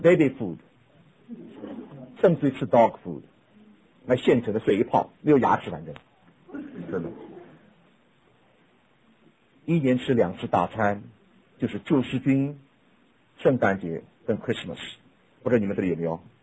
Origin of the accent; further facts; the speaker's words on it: United States; 所以我们美国人最怕中国人